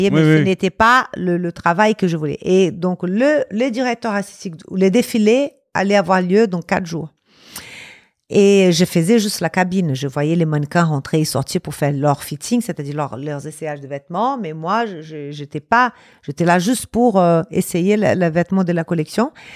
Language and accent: French; Rio de Janeiro, Brazil; Ouais, je suis de Rio.